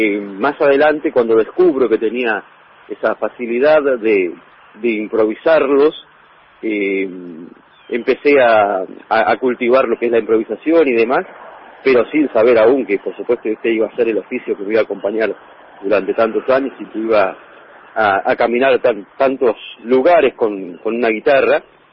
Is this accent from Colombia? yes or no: no; San Vicente, Buenos Aires Province, Argentina; En el 81, nací en Capital Federal, vivo en San Vicente desde muy chiquito. Es el pueblo que siento como mío, donde están mis afectos, mis familiares, mis amistades. Pero sí, tengo 39 años